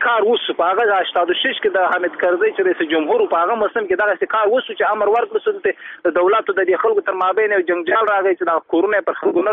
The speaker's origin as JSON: {"language": "Pashto", "region": "Badghis", "country": "Afghanistan", "said": "زه خپل د بادغیس ولایت د مقر د ولسوالۍ یم."}